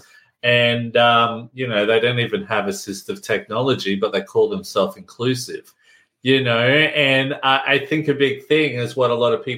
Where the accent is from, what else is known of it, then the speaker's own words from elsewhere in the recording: Brisbane, Queensland, Australia; Well, I'm a Broncos fan. I come from Brisbane